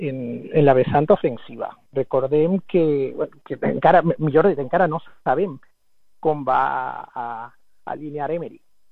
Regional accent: Ecuador; Catalan is a second language; Jo, la veritat, com a equatorià, què te podria dir?

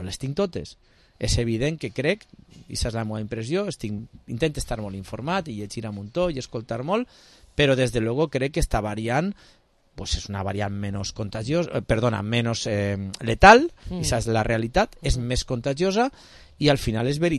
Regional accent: Valencian Community, Spain; el districte del meu barri, del barri de l'Hospital, el que va tindre un canvi com de la nit al dia de algo que jo me cria des de xicotet

